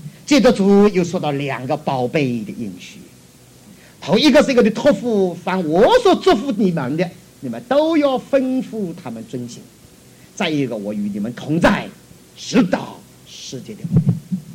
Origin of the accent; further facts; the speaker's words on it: Taiwan; 你我从台湾来就知道，我不知道香港的观点怎么样